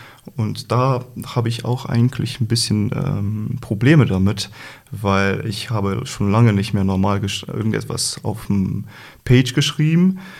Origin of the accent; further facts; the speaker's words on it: Slovenia; German is a second language; Ich komme aus Slowenien und ich studiere hier jetzt Chemie.